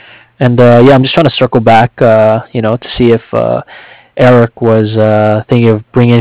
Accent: Cardiff, Wales, United Kingdom; I'm from Cardiff.

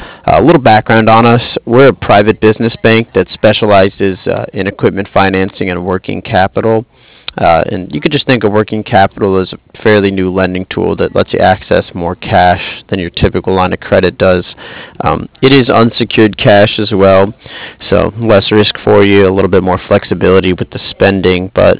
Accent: Cardiff, Wales, United Kingdom; I'm from Cardiff.

